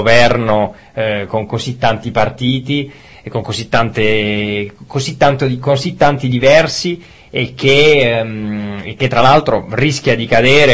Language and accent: Italian; Bari, Apulia, Italy; Io sono di Bari, quindi sapete che tra baresi e napoletani non corre buon sangue.